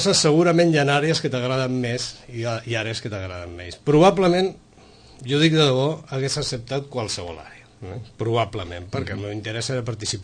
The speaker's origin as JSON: {"language": "Catalan", "town": "Logroño", "region": "La Rioja", "country": "Spain", "tie": "born there", "lives_now": "Barcelona, Spain", "said": "fa 21 anys, que vam venir, jo i la meva família, la meva esposa, les meves dues filles, des de Barcelona, que és on vivíem, encara que jo vaig néixer a Logroño, terra de vins."}